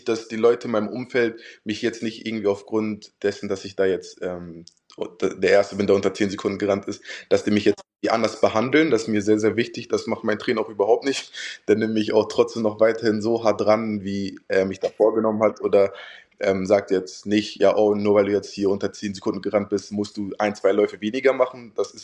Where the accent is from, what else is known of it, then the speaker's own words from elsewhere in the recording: Hamburg, Germany; born there; moved away; Also ich bin 2000 in Hamburg geboren und da hat so alles angefangen.